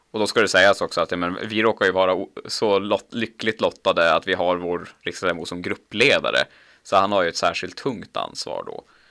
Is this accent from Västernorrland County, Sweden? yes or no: no; Norrbotten County, Sweden; Men vi är alla norrbottningar. Och det här märker man ju om man faktiskt är i hela Norrbotten.